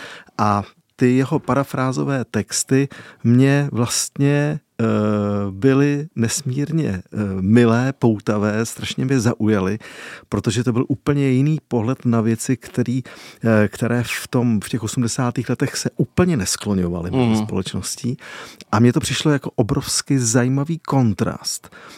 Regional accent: Beroun, Central Bohemian Region, Czechia; born there; jsem se právě díky různým vazbám s muzikantama v mém rodišti v Berouně setkal s pár texty

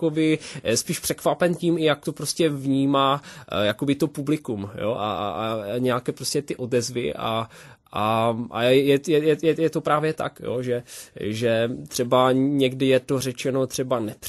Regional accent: Moravian-Silesian Region, Czechia; Tak já jsem Polák z České republiky. Mám polské kořeny, mám samozřejmě taky trošku české. My tam máme ty rodiny dost jako smíšené.

